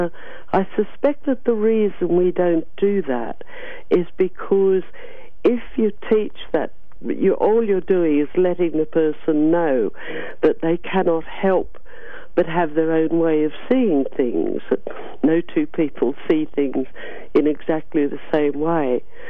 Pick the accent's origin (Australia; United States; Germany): Australia; I'm an Australian, as you said